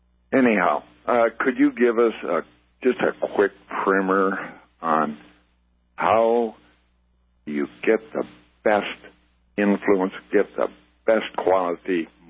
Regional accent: Minnesota, United States; I'm a Minnesotan.

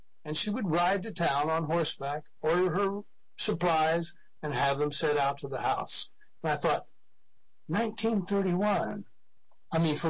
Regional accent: Los Angeles, California, United States; also born or lived in Vicente; So I was born in Vicente, but I spent time in Hollywood and Los Angeles all growing up.

